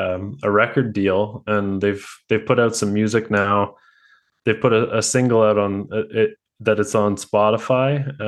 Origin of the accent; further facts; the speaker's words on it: Ottawa, Ontario, Canada; Actually from Ottawa, my hometown, which is interesting.